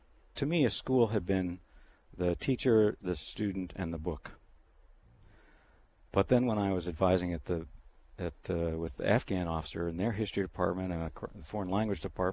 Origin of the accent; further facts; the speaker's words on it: Sioux Falls, South Dakota, United States; moved away as an adult; also born or lived in De Smet; Well, I grew up in Sioux Falls and DeSmet, and joined the Air Force through Air Force ROTC and graduated from SDSU. Got my commission, and I left the state for 23 years.